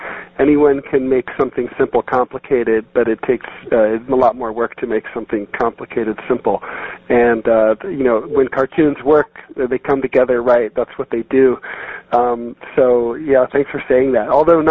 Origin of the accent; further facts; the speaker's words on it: Dayton, Ohio, United States; But I got into cartooning when I was a kid. I grew up in Dayton, Ohio.